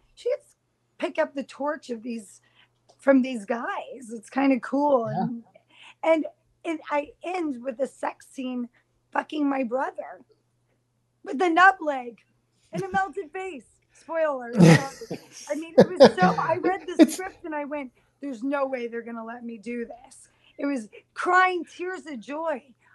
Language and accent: English; California, United States; I'm from California, so I never actually got to see seasons change.